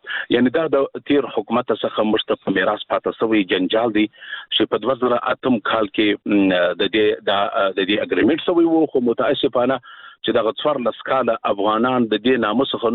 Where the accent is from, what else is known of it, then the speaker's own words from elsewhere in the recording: Afghanistan; موږ ورته متعهد پاتې یو، موږ افغانان یو.